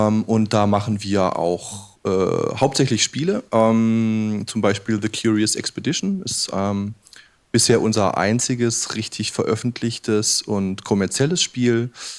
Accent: South Germany, Germany; now in Berlin, Germany; Ich bin genau wie Jörg auch seit 2003 hier in Berlin. Ich komme aus dem Süden.

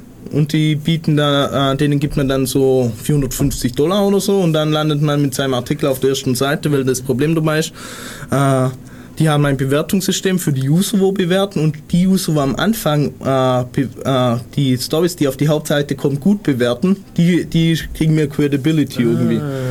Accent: Ulm, Baden-Württemberg, Germany; 0731, das kann ich mir merken, weil ich komme auch aus Ulm.

